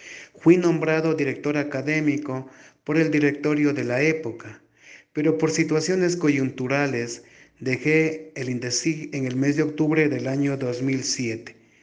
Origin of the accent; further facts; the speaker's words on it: Riobamba, Chimborazo, Ecuador; also born or lived in Otavalo; soy de Riobamba. En el año 91 migré a la ciudad de Otavalo.